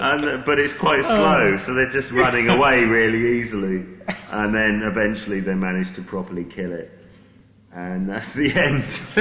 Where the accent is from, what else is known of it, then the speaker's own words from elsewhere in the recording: England, United Kingdom; I'm just never going to get as an English as an Englishman.